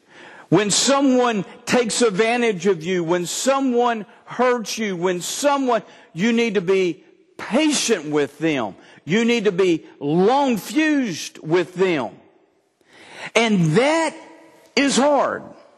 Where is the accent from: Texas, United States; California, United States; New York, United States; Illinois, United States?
Texas, United States; born there; And I was reminded of my brothers, because I'm born Texan.